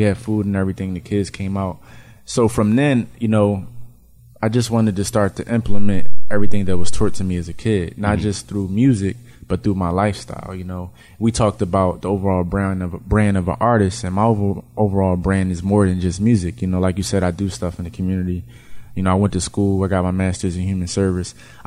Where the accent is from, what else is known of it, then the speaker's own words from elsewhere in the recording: Philadelphia, Pennsylvania, United States; Well, coming up, I'm from West Philly. Area called the Black Bottom